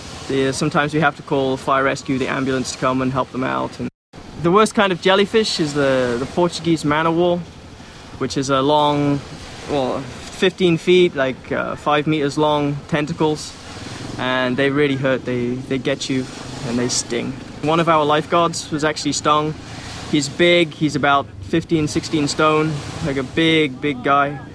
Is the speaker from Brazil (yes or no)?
no; England, United Kingdom; moved away as an adult; now in Miami Beach, United States; I'm a lifeguard on Miami Beach. Yeah, I came over from England and I got married